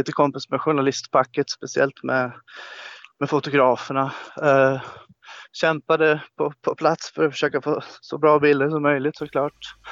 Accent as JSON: {"language": "Swedish", "country": "Sweden", "said": "för att jag är svensk"}